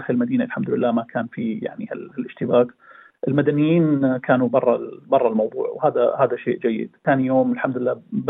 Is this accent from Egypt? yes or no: no; Syria